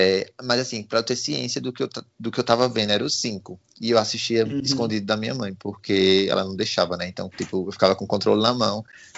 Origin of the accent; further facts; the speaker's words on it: Pernambuco, Brazil; also born or lived in Paraíba; now in Alagoas, Brazil; tenho 24 anos, sou pernambucano de coração, alma, corpo, mente, nasci na Paraíba, mas minha vida foi toda em Pernambuco, só fui nascer lá e agora moro em Alagoas por motivo de trabalho.